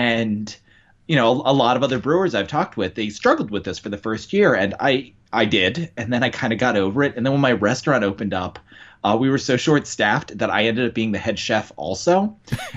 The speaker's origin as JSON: {"language": "English", "town": "Wilmington", "region": "Delaware", "country": "United States", "said": "long before I was … from Wilmington, Delaware"}